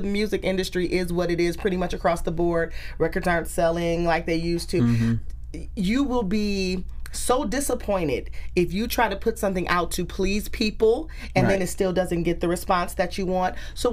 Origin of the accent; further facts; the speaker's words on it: Detroit, Michigan, United States; and then we're from Detroit.